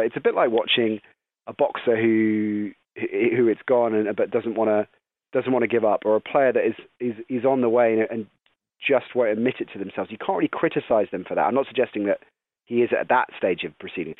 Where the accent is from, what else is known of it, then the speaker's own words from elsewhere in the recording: United Kingdom; never forget, as a British NFL fan, you're watching one of the great quarterbacks play